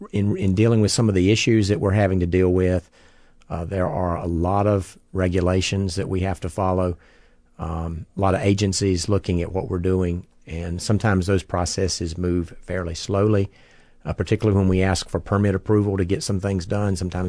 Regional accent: Charlotte, North Carolina, United States; Well, I was born in the suburban area of Charlotte, North Carolina. Grew up there.

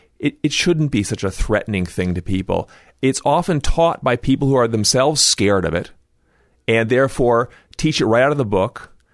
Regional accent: Cleveland, Ohio, United States; also born or lived in Illinois; Well, I grew up in the Midwest, partly in Cleveland, partly in the middle of Illinois, where the University of Illinois campus is.

